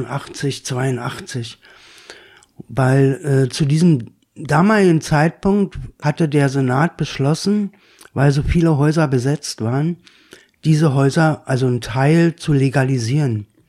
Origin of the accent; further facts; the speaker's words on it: Berlin, Germany; born there; Also ich bin in Berlin-West geboren.